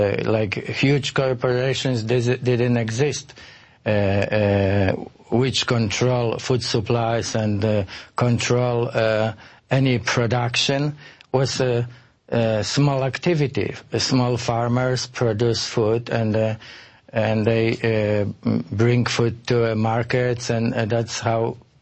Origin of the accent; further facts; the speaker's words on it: Poland; English is a second language; Growing up in Poland under a communist regime wasn't a pleasant experience because you felt like you're trapped in some kind of cage.